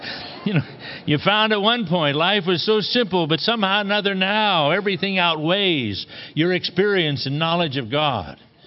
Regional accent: West Coast, United States; I grew up on the West Coast and we did a lot of surfing. I didn't live that far from the ocean.

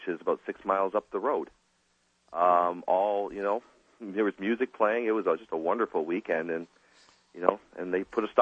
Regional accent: Canada; And I'm a Canadian, so I had to become a quick study on New York and federal preservation law

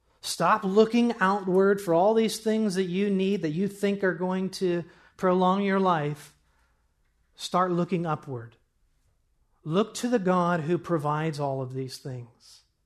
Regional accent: Midwest, United States; I'm from the Midwest. We have blue jays out there

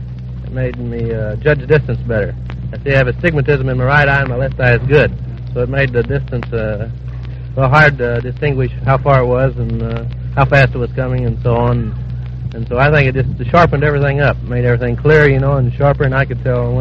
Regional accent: West Plains, Missouri, United States; also born or lived in Michigan; No, I was born in Michigan, and my folks moved to West Plains, and so I went there, too, and went to the eighth grade, then through high school.

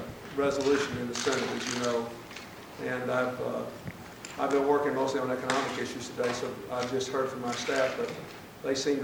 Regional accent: Hot Springs, Arkansas, United States; she also grew up in my hometown of Hot Springs, Arkansas. We grew up in the same town.

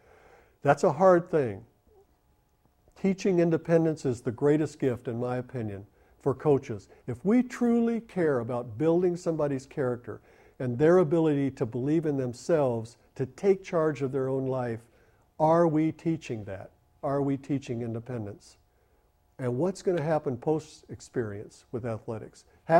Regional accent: Lexington, Kentucky, United States; growing up in Lexington, Kentucky. Of course, Kentucky is in the SEC with Florida.

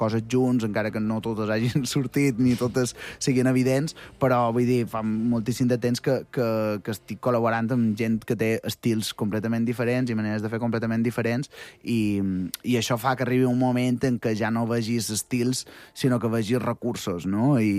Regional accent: Santa Maria, Catalonia, Spain; jo que sóc de Santa Maria, tocar per festes pues sempre és una alegria

